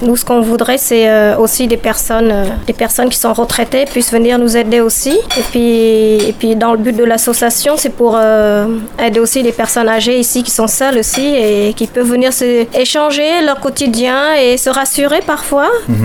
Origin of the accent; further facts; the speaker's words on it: Cambodia; now in France; c'est le fait que j'ai quitté le Cambodge, il y avait la guerre.